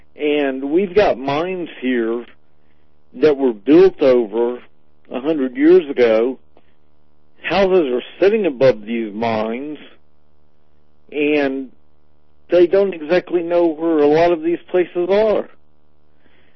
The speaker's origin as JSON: {"language": "English", "town": "Tampa", "region": "Florida", "country": "United States", "tie": "born or raised there", "said": "I grew up in Tampa, and we started to see flooding down in Tampa just with thunderstorms."}